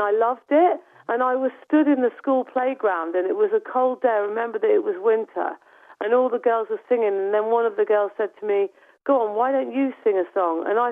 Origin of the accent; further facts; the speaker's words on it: Coventry, West Midlands, United Kingdom; moved away; Well, I grew up in Coventry, and that's where I went to school, and I lived there with my parents.